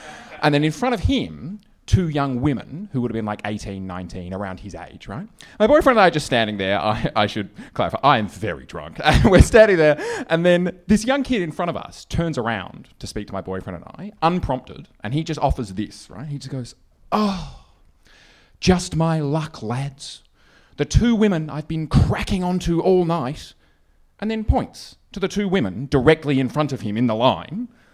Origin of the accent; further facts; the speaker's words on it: Adelaide, South Australia, Australia; My boyfriend and I, we were in my hometown of Adelaide.